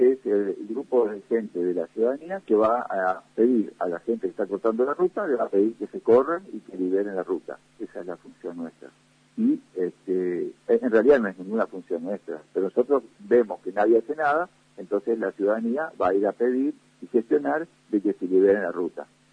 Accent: Argentina; Ambos somos somos ciudadanos argentinos

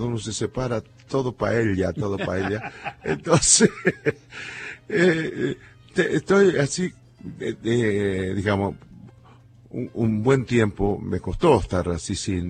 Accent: Purmamarca, Jujuy, Argentina; volver a buscarme un lugarcito estable, sea en Purmamarca, mi pueblo, sea en Tilcara, que me gusta mucho, sea en San Salvador de Jujuy, que lo quiero una barbaridad, San Salvador de Jujuy, que viví 35 años junto a mi mujer

